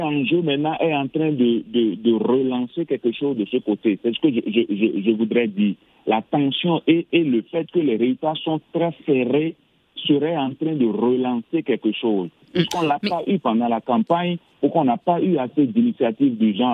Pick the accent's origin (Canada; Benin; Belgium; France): Benin; now in Accra, Ghana; Je suis béninois, mais travaillant et résident au Ghana. Et je ne suis pas ghanéen